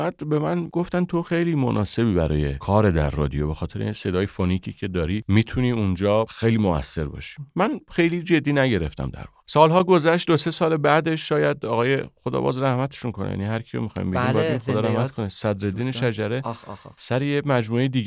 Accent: Shemiranat, Tehran Province, Iran; قدیمتر شمیرانات مجموعه روستاهایی بود که در کنار هم شمیرانات رو می‌ساختن. و حالا خب من سال‌های نوزادی، نوباوگی، نونهالی و کودکیم رو اونجا سپری کردم. مدرسه رفتم، درس خوندم توی همون مدرسه‌های همونجا، همون اطراف

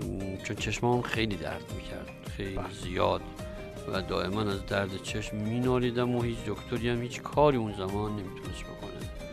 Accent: Gorgan, Golestan, Iran; born there; نه نه نه من متولد گرگانم

